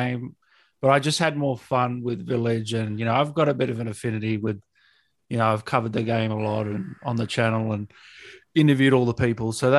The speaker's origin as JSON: {"language": "English", "town": "Sydney", "region": "New South Wales", "country": "Australia", "tie": "born there", "said": "I was born in Sydney."}